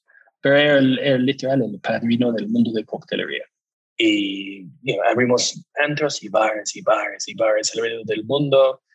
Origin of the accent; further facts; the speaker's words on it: England, United Kingdom; Spanish is a second language; now in Mexico; soy inglés. Llevo 20 años viviendo en México. Esposa mexicana, niñas mexicanas.